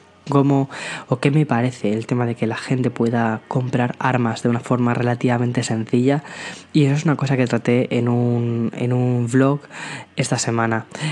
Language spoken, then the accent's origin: Spanish; Aranjuez, Community of Madrid, Spain; yo soy de Madrid, nací en Madrid, pero me he criado en un pueblo muy muy muy cerquita de Madrid, que es Aranjuez.